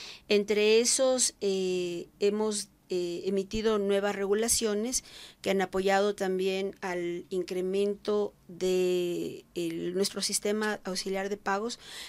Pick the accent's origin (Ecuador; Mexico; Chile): Ecuador; como ecuatoriano nos ha costado el recuperar la confianza en un sistema financiero